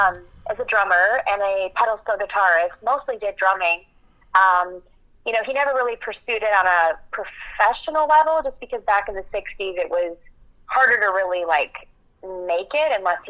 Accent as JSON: {"language": "English", "region": "Minnesota", "country": "United States", "tie": "born or raised there", "said": "No, I'm not. I'm originally from Minnesota, rural Minnesota, in a town of 6,000 people, born and raised."}